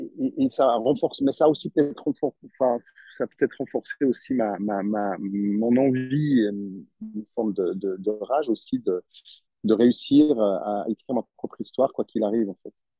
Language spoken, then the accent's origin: French; Montreux, Vaud, Switzerland; j'ai grandi en Suisse, dans une petite ville, la petite ville de Montreux, une petite ville de 20 000 habitants. Donc, c'était une ville, en plus, un grand village, on va dire, où je connais un peu tout le monde.